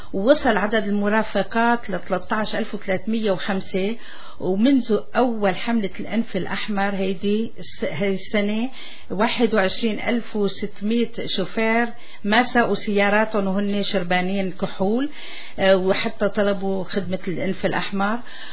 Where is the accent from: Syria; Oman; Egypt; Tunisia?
Syria; أنا بكون سورية